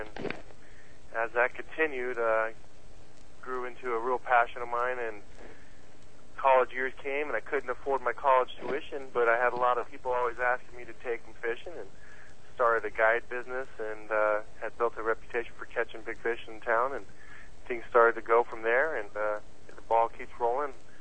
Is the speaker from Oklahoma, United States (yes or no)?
no; Lake Tahoe, California, United States; Well, I was born and raised in Lake Tahoe and grew up fishing the lake.